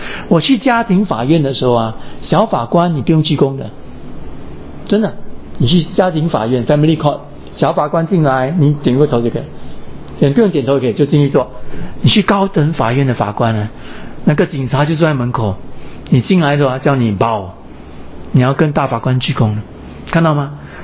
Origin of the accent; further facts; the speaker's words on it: Singapore; 我们新加坡人多数呢就住公寓，不然就住政府主屋的嘛。打个比方，我们家住七楼